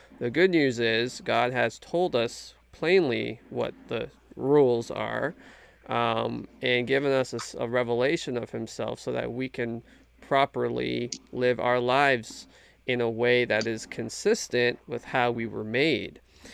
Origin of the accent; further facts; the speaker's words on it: Canada; I'm from Canada. We just play hockey.